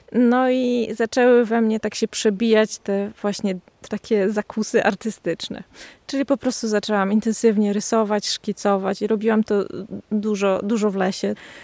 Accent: Białowieża, Podlaskie Voivodeship, Poland; choćby to, że tutaj mieszkam. Nigdy nie wyjechałam z Białowieży. Mamy tutaj swój własny dom

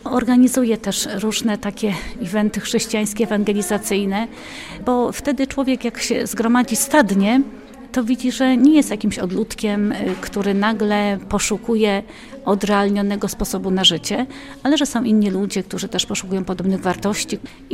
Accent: Piotrków Trybunalski, Łódź Voivodeship, Poland; Pochodzę z Piotrkowa Trybunalskiego. Mam czworo rodzeństwa.

